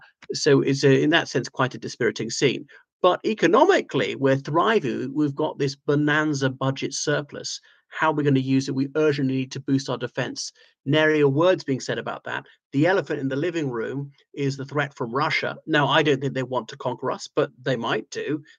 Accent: Ireland; o everyone … from Ireland.

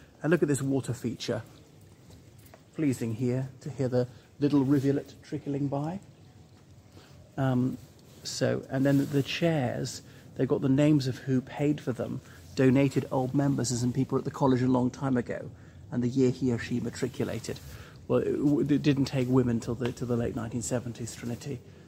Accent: Ireland; from Ireland.

